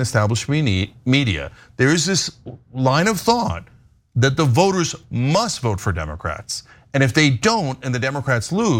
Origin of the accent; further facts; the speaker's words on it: Yemen; but I'm from Yemen and he did massive drone strikes in Yemen.